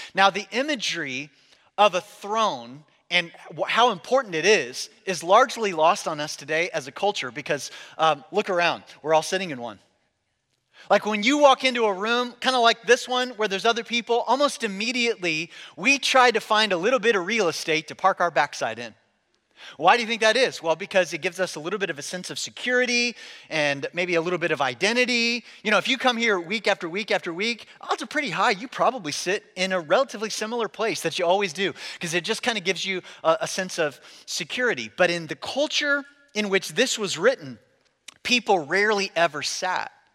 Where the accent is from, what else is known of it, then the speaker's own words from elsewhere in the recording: Midwest, United States; I grew up in the Midwest, and I don't know how many of you have ever been in a good old-fashioned Midwest thunderstorm